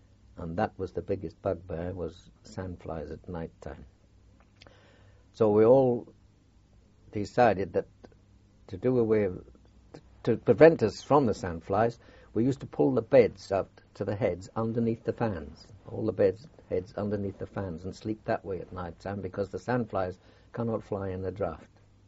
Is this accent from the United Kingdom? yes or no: yes; Wales, United Kingdom; born there; I was born in North Wales